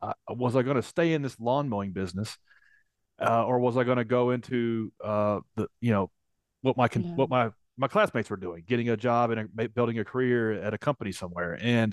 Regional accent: Nashville, Tennessee, United States; I am from Nashville, Tennessee, and spent most of my life growing up in Nashville.

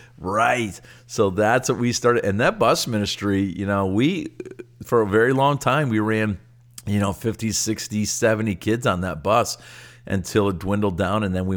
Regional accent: Simcoe, Ontario, Canada; My hometown named after him. Right. Simcoe Street.

